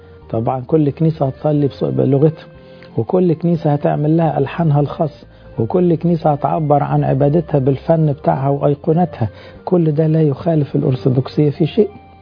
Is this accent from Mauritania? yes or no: no; Egypt; ما يخصنا احنا كشعب مصري